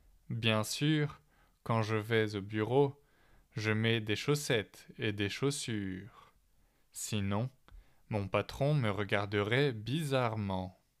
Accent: France; C'est pour ça qu'ils ne devinent pas que je suis français quand ils me voient.

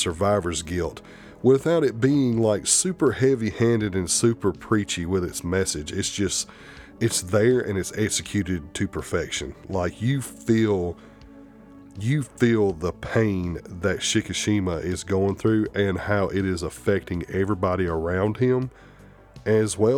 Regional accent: United States; accent: southern drawl; with this southern drawl and my little hick accent, pronouncing some of these Japanese names, oh man, I'm butchering them

